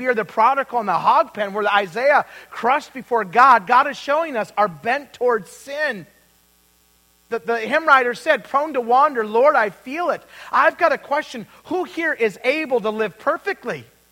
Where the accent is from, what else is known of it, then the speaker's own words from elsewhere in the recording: Idaho, United States; I went to this Bible college in Wisconsin. I came from Idaho. My parents were first generation believers.